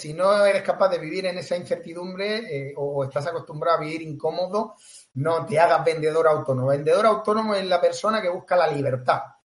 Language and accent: Spanish; Tarragona, Catalonia, Spain; now in Cambrils, Spain; Así que yo soy catalán, soy catalán.